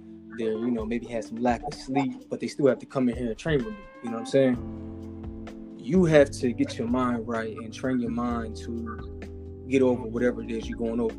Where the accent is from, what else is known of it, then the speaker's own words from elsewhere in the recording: Philadelphia, Pennsylvania, United States; You know, when I was a kid, I grew up in West Philadelphia, right?